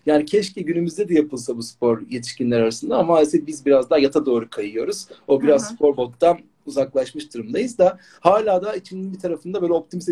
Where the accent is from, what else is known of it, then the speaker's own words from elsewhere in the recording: Kalamış, Istanbul, Turkey; Ailem Kalamışlı. Annem Modalı. Babam Kalamışlı. Dolayısıyla Kalamış'ta doğdum, büyüdüm.